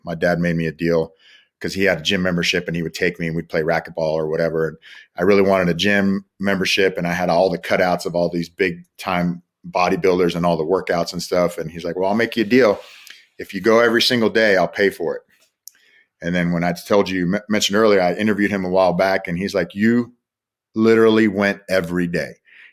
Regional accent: Dallas-Fort Worth, Texas, United States; moved away as an adult; because I grew up in Dallas-Fort Worth area. I went to Grapevine High School. I just wanted to get out of Texas. You know, born and raised in Texas

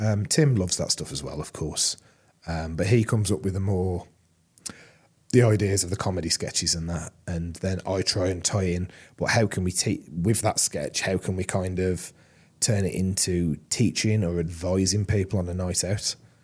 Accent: Wolverhampton, West Midlands, United Kingdom; You can see where we are. We're from Wolverhampton.

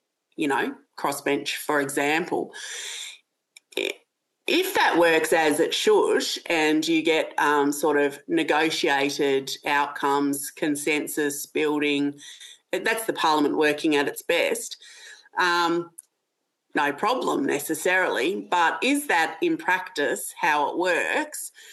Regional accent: Tasmania, Australia; I mean, in Tasmania, in my home state of Tasmania at the moment

